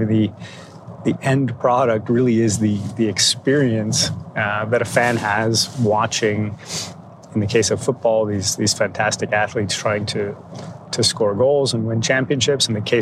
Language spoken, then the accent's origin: English; Montreal, Quebec, Canada; I grew up in Montreal. I grew up as a ski racer.